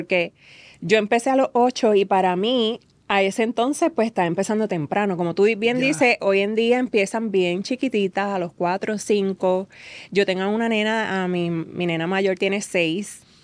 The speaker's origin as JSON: {"language": "Spanish", "town": "Levittown", "region": "Toa Baja", "country": "Puerto Rico", "said": "Yo soy de Levittown, Toa Baja."}